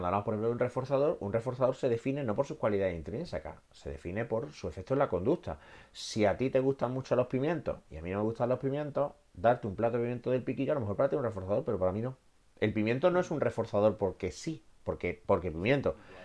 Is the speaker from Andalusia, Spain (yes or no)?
yes; Granada, Andalusia, Spain; Segundo, porque es un homenaje a mi tierra, ¿no? Porque en Granada es exactamente como lo pregunto.